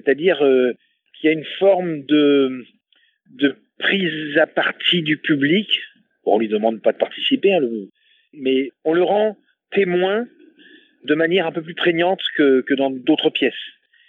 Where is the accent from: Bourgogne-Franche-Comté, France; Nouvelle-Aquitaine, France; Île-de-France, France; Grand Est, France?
Île-de-France, France; Paris; now in Toulouse, France; Moi, je suis venu de Paris il y a de ça maintenant un petit bout de temps. En 98, je suis venu à Toulouse.